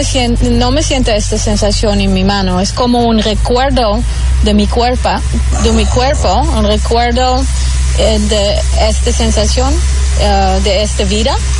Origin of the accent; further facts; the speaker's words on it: Netherlands; Spanish is a second language; now in Miami, United States; soy de Holanda, pero ahora vivo en Miami